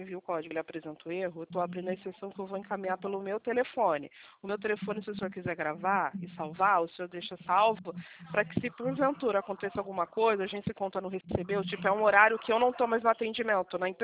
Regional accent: Rio de Janeiro, Brazil; eu sou do estado do Rio de Janeiro

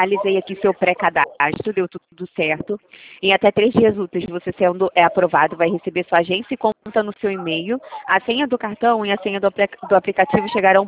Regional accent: Fortaleza, Ceará, Brazil; now in Rio de Janeiro, Brazil; a minha terra também é quase fim do mundo. Eu sou cearense, né? Porém, eu moro aqui no Rio já há muitos anos.

